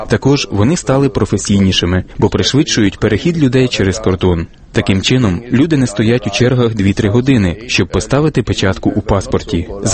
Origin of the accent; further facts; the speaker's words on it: Germany; У Німеччині, звідки я родом